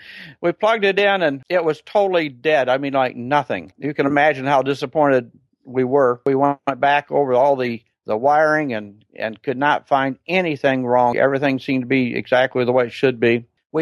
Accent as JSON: {"language": "English", "town": "Sturgis", "region": "Michigan", "country": "United States", "tie": "born or raised there", "said": "I grew up with the same group of kids, and all my friends were in my hometown, Sturgis, Michigan."}